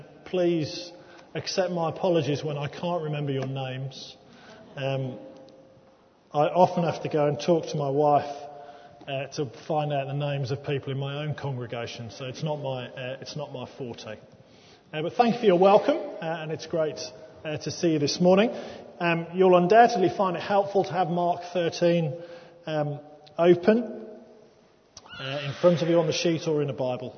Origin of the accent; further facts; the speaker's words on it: Wolverhampton, West Midlands, United Kingdom; born there; now in Oswestry, United Kingdom; I was born in Wolverhampton. I'm currently a vicar in Oswestry in Shropshire